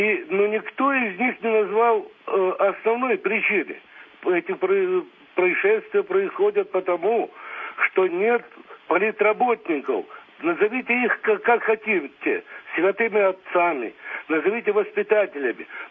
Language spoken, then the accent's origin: Russian; Moscow, Russia; я из Москвы.